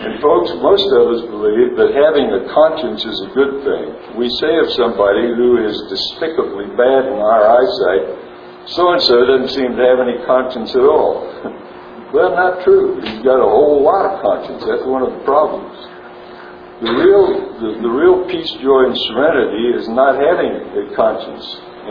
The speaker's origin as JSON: {"language": "English", "town": "Atlanta", "region": "Georgia", "country": "United States", "said": "They're mostly, well, we're from Atlanta. They mostly go to the Baptist church all the time."}